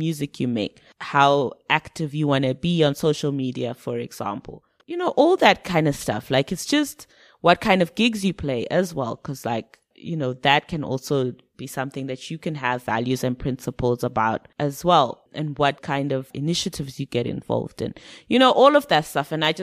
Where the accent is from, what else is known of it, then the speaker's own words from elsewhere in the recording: Zimbabwe; when I was growing up in Zim, I listened to a lot of UK music.